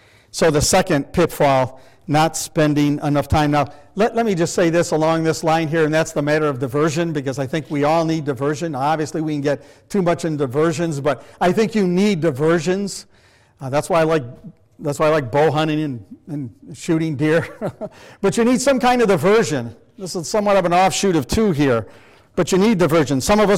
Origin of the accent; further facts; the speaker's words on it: Fulton, New York, United States; I took my wife up to my hometown in Fulton here in New York